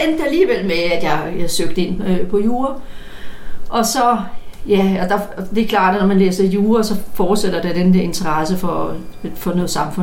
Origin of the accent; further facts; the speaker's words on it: Kongens Lyngby, Capital Region of Denmark, Denmark; ja, jeg voksede op i Lyngby